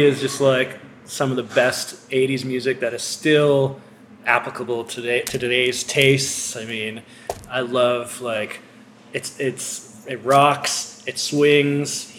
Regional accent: Boston, Massachusetts, United States; I'm from Boston originally.

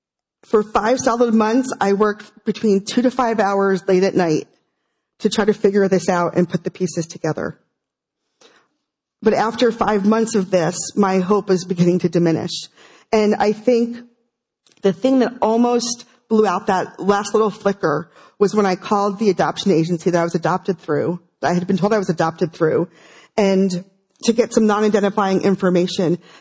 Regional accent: New Jersey, United States; also born or lived in Fairfield, Connecticut; I was born on August 15th, 1970 in Fairfield, Connecticut. I was adopted through Catholic Charities, possibly in Danbury, Connecticut. I was adopted by a wonderful family in New Jersey where I was the youngest of 8 children.

